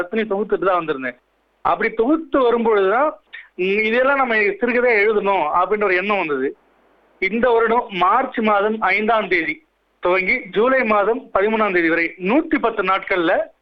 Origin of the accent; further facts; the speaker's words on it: Chennai, Tamil Nadu, India; நான் பிறந்து வளர்ந்தது வட சென்னை காசிமேட்ல, ஒரு மீனவ சமுதாயத்துல பிறந்த, ஒரு மீனவர் குடியிருப்புல பிறந்த ஒரு ஆள் நானு.